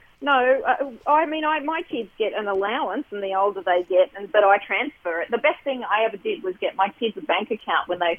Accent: Gunnedah, New South Wales, Australia; No one knew that where I grew up in Gunnedah.

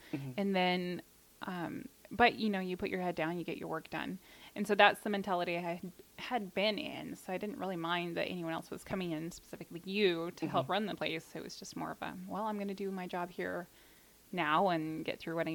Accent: Oregon, United States; also born or lived in Northern California; Oh, a small town in Oregon.

